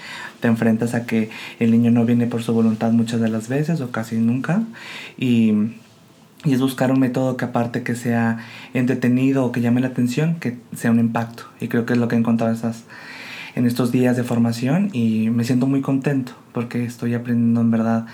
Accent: Durango, Mexico; soy de Durango y me dedico al trabajo con niños y adolescentes

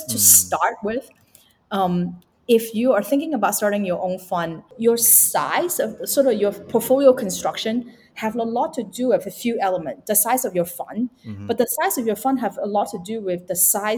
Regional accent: Wan Chai, Hong Kong; I grew up in Wan Chai, for God's sake.

